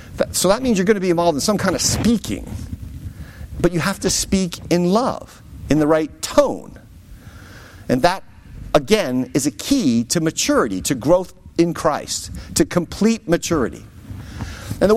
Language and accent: English; New York, United States; You know, we're from New York, right? So we're from the New York City market. That's where we came from, which meant, you know, the news we got was New York City news because we're close to the city.